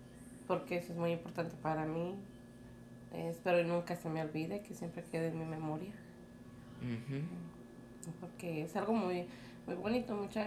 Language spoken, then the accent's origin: Spanish; Mexico; moved away; Yo nací en México en el año del 1988. Fue muy bonita mi infancia, muy bonito todo, porque en México era más libertad